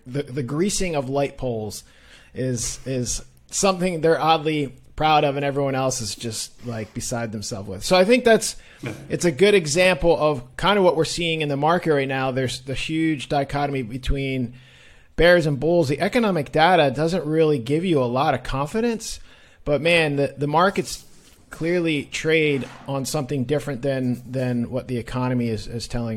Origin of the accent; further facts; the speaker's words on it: Philadelphia, Pennsylvania, United States; As a Philadelphian and an Eagles fan